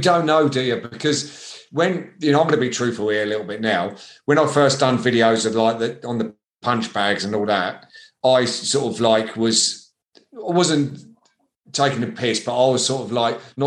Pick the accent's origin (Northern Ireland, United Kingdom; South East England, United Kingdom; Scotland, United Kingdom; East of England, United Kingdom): South East England, United Kingdom; Eastbourne; now in Kent, United Kingdom; No, I'm Eastbourne originally. I was born in Eastbourne, went to school in Eastbourne.